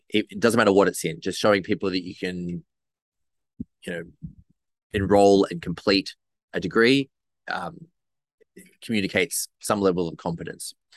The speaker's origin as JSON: {"language": "English", "region": "New South Wales", "country": "Australia", "tie": "born or raised there", "also_born_or_lived": "Newcastle", "said": "Now I Australian. I grew up on. Well, I was born in Newcastle. I moved to the Central Coast. Well, I was moved to the Central Coast when I was three. Was no choice of my own, I guess. And we lived here for my entire adolescence and teenage years, on the Central Coast, New South Wales."}